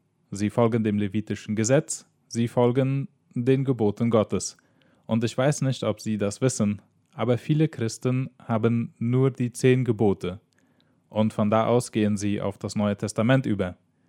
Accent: England, United Kingdom; In England, wo ich herkomme, und auch in Kanada, dauert es ein paar Tage länger.

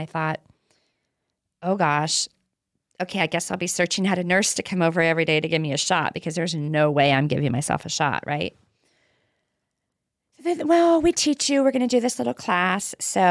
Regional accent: Chico, California, United States; I lived in a town called Paradise in California. It was just up the hill from Chico, which is my hometown.

